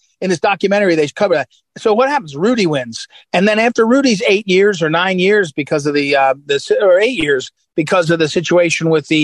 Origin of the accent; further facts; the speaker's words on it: St. Louis, Missouri, United States; So in Chicago and in New York and in D.C. and in my hometown, St. Louis, the prosecutors have announced